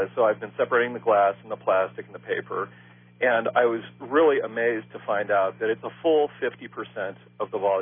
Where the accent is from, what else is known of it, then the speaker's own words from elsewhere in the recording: California, United States; now in Arizona, United States; And I grew up in California where we had separate bins for things. And then I moved away actually to another country where they just threw everything away. And I moved to Arizona finally